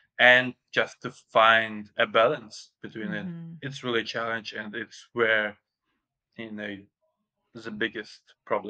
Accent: Russia; English is a second language; so I'm originally from Russia. So I attended one of the most famous technical universities in Russia.

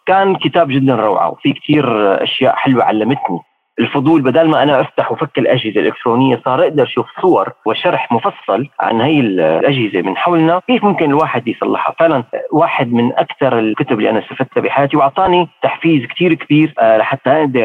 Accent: Syria; من سوريا، وهذه قصتي.

